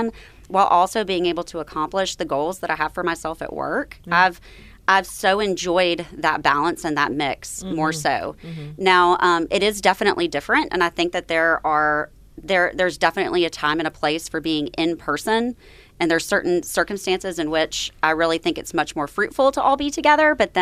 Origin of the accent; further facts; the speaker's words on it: Memphis, Tennessee, United States; So, as I mentioned earlier, I grew up here in Memphis and started my career journey at Le Bonheur Children's Hospital